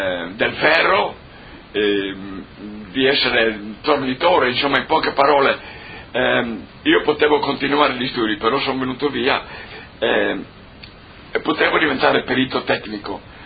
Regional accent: Savogna, Friuli-Venezia Giulia, Italy; born there; sono nato a Savogna, vicino Cividale, nel 1935.

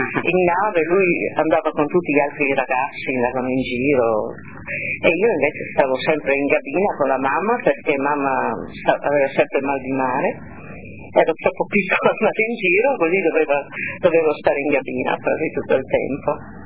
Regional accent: Veneto, Italy; first language Venetian; Italian is a second language; perché siamo veneti, parlava dialetto veneto. Io ho cominciato a parlare l'italiano più dopo ho conosciuto Roberto

